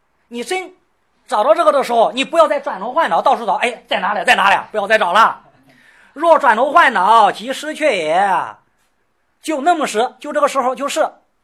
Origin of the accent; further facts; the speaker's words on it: Shandong, China; 看起来就是我们山东人啊，啊，琢磨赶磨啊，我们山东那么说